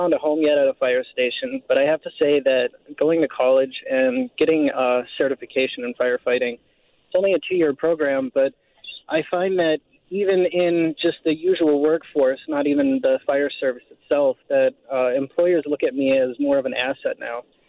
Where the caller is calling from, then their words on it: Duluth, Minnesota, United States; I'm a firefighter from Duluth here